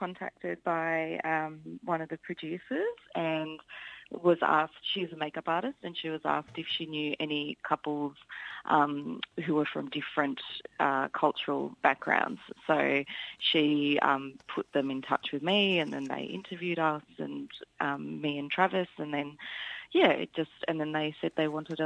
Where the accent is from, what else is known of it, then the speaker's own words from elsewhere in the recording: Melbourne, Victoria, Australia; born there; And then they came to Melbourne, and then I was born in Melbourne, and my younger brother were born in Melbourne in 1980 and 83.